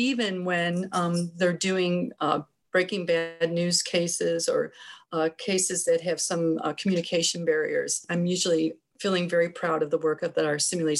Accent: Chicago, Illinois, United States; now in Springfield, United States; I'm not a native of Springfield. I'm from the Chicago area.

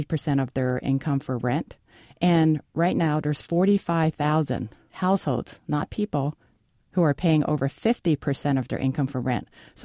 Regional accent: Philadelphia, Pennsylvania, United States; Well, I think I grew up in Philadelphia

